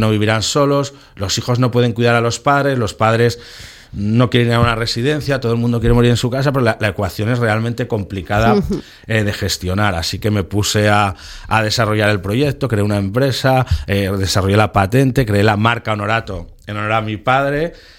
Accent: Zaragoza, Aragon, Spain; also born or lived in United States; now in Sitges, Spain; aunque somos de Zaragoza, vinimos a vivir a este paraíso hace algunos años.

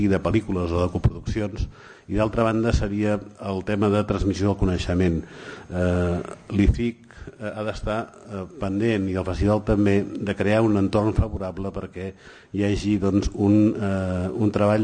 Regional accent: Catalonia, Spain; i nosaltres de Catalunya, i som de Catalunya

